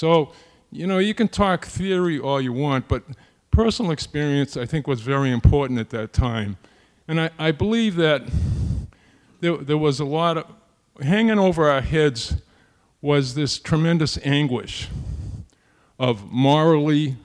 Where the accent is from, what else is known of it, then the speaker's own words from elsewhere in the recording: Waltham, Massachusetts, United States; I came from Waltham, which is for the most part a blue-collar town, so we had a lot of people that went overseas.